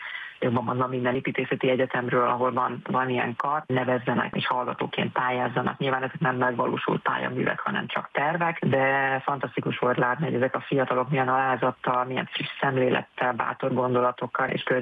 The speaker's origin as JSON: {"language": "Hungarian", "town": "Szolnok", "region": "Jász-Nagykun-Szolnok", "country": "Hungary", "said": "ugyanis én is Szolnokról származom, úgyhogy jó volt látni, hogy egy ilyen alföldi városban is vannak még megvalósult szép projektek"}